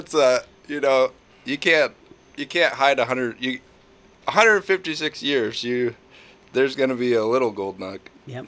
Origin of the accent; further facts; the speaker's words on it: Topeka, Kansas, United States; also born or lived in Minnesota; now in Coffeyville, United States; Nope. I'm from Topeka, Kansas, and I moved up to Minnesota and met my wife, and I brought her to Coffeyville.